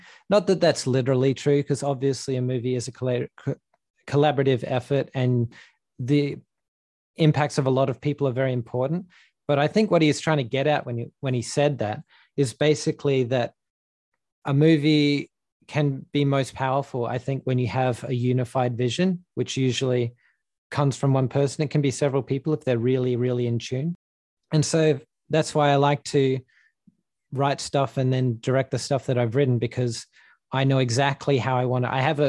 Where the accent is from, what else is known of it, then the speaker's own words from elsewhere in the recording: Western Australia, Australia; it's very personal in the sense that it's my home state. It's the land that I grew up around and that I've explored